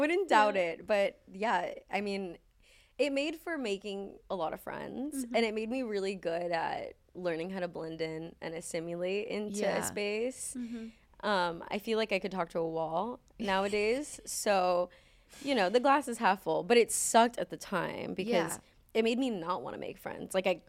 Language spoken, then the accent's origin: English; Los Angeles, California, United States; I grew up here, in Los Angeles. I was actually born on this street.